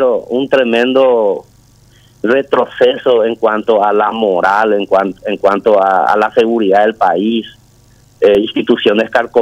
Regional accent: Ipacaraí, Central, Paraguay; yo vine de Franco una vez en mi ciudad, en Ipacaraí

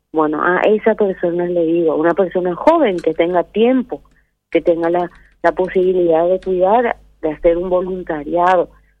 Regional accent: Paraguay

